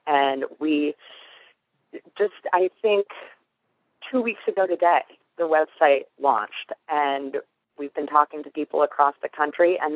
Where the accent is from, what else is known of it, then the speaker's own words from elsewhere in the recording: Michigan, United States; And I'm from the Midwest, and we don't have a Wall Street in Michigan, where I'm from.